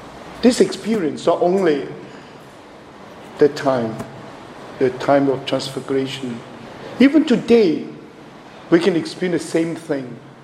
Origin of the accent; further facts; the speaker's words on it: Hong Kong; English is a second language; moved away; also born or lived in Toronto, Canada; I was only priest from Hong Kong to work in the Archdiocese of Toronto for 6 years. You can imagine, no connection, no relatives, just by myself.